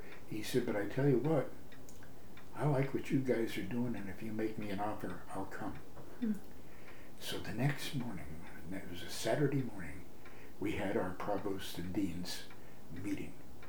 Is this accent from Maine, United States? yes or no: no; Washington, United States; I was raised in Western Washington, and I do anything to get back.